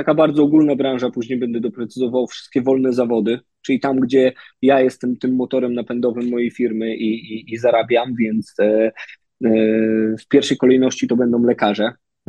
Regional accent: Pomeranian Voivodeship, Poland; ja akurat jestem z Trójmiasta

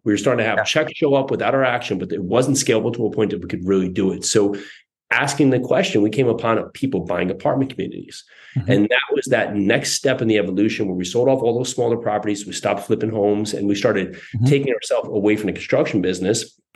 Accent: New Jersey, United States; also born or lived in New York City; now in Murfreesboro, United States; I'm down here in Murfreesboro, Tennessee. Grew up, born and raised in New Jersey. Lived there most of my life before living in New York City, and started to really in the restaurant business.

